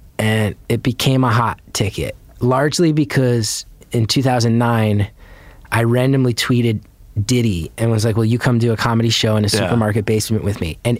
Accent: West Orange, New Jersey, United States; yeah, I grew up in West Orange.

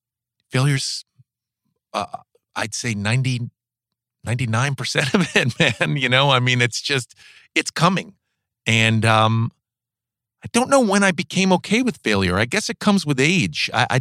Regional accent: New York City, New York, United States; You know, New York is I grew up in the West Village. It's very artistic.

